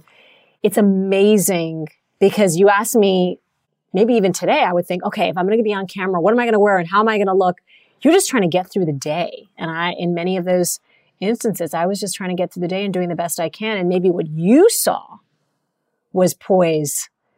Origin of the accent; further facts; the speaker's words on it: Washington, District of Columbia, United States; growing up in politics, growing up in the Clinton White House